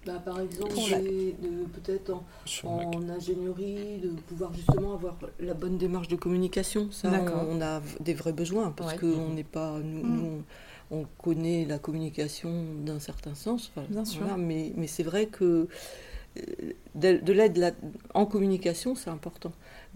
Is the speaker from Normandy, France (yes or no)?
yes; Caen, Normandy, France; on se déplace puisqu'on est originaire de Caen.